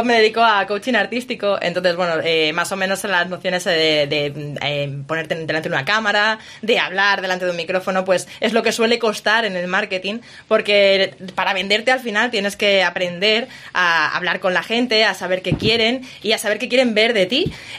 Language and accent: Spanish; Badajoz, Extremadura, Spain; aquí, bueno, en Badajoz tenemos un acento a veces un poquito cerrado